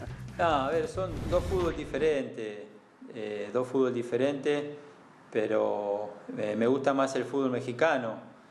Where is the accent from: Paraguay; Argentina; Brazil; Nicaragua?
Argentina; Soy argentino, ¿qué te puedo decir?